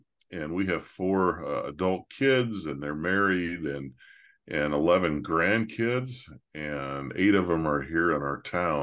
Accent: Morton, Illinois, United States; I grew up in Morton, just east of Peoria.

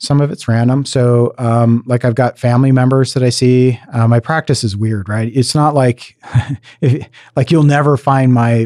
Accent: Pacific Northwest, United States; So I grew up in the Northwest, and which growing up in the Northwest, especially on the west side of the Northwest, means you're wet and cold most of the time.

